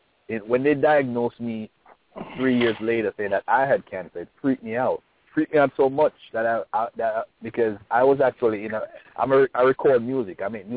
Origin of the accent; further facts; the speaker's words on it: Jamaica; I'm from Jamaica, and I've never had a drink in my life, and I've never smoked. And it has nothing to do with religion.